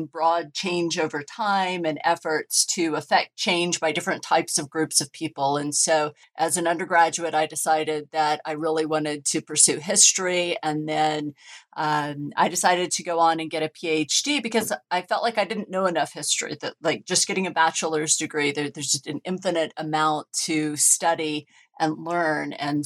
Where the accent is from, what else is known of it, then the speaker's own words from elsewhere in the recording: Oklahoma, United States; And I grew up in Oklahoma, and I grew up with hippie parents who were very different from the kinds of hippies that I read about on the East or West Coast.